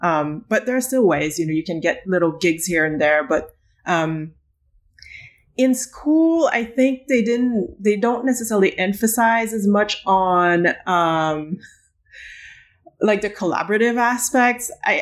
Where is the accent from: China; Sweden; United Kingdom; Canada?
Canada; moved away as an adult; now in United States; And I'm Canadian, so I needed to get a visa.